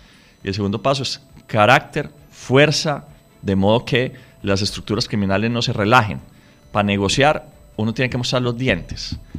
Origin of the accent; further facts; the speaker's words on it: Medellín, Antioquia, Colombia; Yo vengo más de un mundo urbano, ¿no? Más que de un mundo rural. Yo vengo de Medellín, viví en un barrio y al frente de mi casa había otra casa.